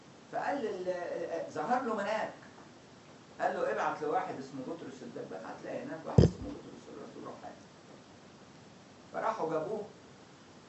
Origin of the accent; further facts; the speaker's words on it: Egypt; احنا كمصريين ما كناش خدنا هذه النعمة ان احنا بقى مسيحيين، لاننا اصلا مش من شعب الله المختار في العهد القديم. احنا ولاد مصرايم ابن حام ابن نوح، احنا ولاد مصرايم